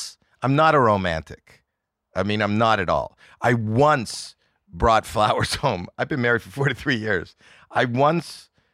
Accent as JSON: {"language": "English", "town": "Toronto", "region": "Ontario", "country": "Canada", "said": "I'm from Toronto, Canada, where it's very cold, not all year, but in the winter."}